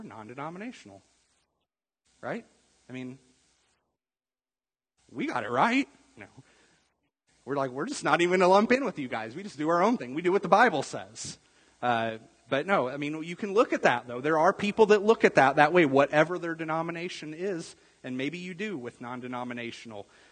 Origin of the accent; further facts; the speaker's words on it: United States; a lot of that's really kind of irrelevant to me as an American.